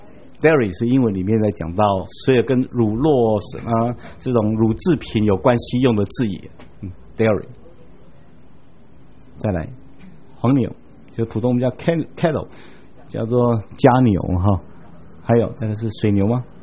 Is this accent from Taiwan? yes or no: yes; Taiwan; 我们小时候在台湾最常看到的牛是有两种